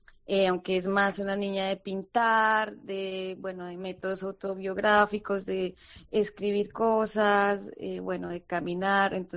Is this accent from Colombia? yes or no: yes; Colombia; now in Spain; yo soy colombiana